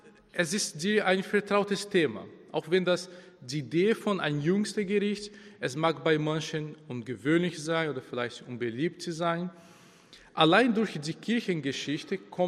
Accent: Brazil; German is a second language; moved away as an adult; now in Germany; Ich komme aus Brasilien. Ich wohne seit 8 Jahren ungefähr in Deutschland. Ich habe noch in Brasilien Theologie studiert, ich habe in Brasilien auch Deutsch gelernt.

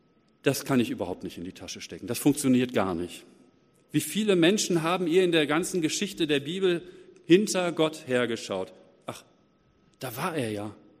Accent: Essen, North Rhine-Westphalia, Germany; in meiner Heimatstadt in Essen

